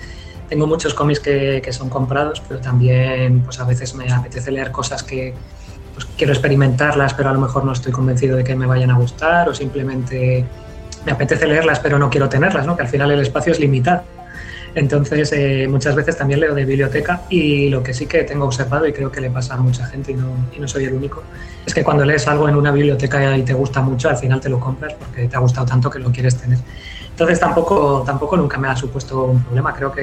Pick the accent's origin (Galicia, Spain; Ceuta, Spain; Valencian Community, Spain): Galicia, Spain; Vigo; yo soy de Vigo, vivo aquí en Vigo